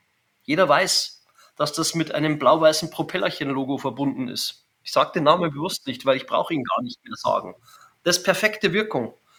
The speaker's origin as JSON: {"language": "German", "country": "Germany", "said": "Ich bin Deutscher und ich kann schon auch fließend Englisch, wahrscheinlich besser als Hochdeutsch."}